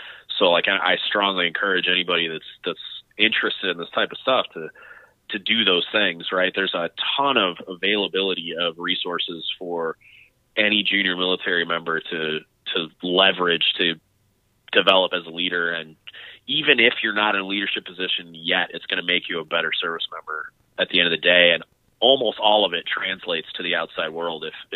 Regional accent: Michigan, United States; I'll definitely look into that, because I'm from Michigan.

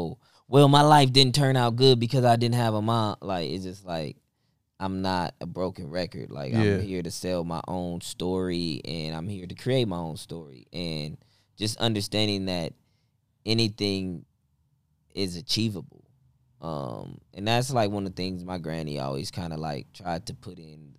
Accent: Los Angeles, California, United States; I'm from Los Angeles. I'm from the east side, to be exact, east side of South Central. I grew up on, like, 84th between Main and Broadway.

